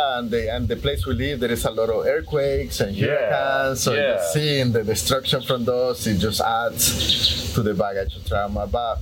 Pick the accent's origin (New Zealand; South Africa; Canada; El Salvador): El Salvador; moved away as an adult; now in United States; I'm from El Salvador. I came to the United States in the fall of 2000.